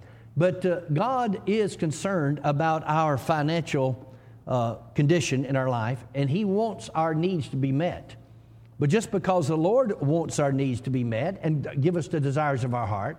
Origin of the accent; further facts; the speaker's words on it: Georgia, United States; now in Oklahoma, United States; I mean, just my home state of Georgia, even though I live in Oklahoma now, in my home state of Georgia